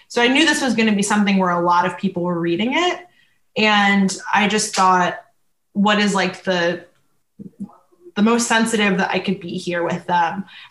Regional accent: St. Petersburg, Florida, United States; I used to love going to shows growing up in St. Pete and then in Gainesville when I was in college

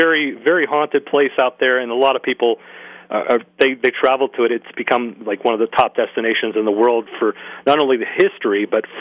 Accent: Greensburg, Pennsylvania, United States; He's from my hometown of Greensburg, Pennsylvania.

